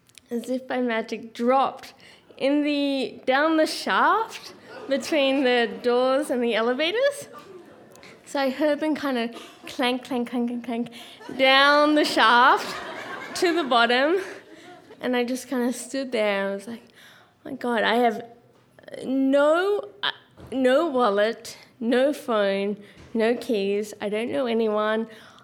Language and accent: English; Australia; I'm Australian.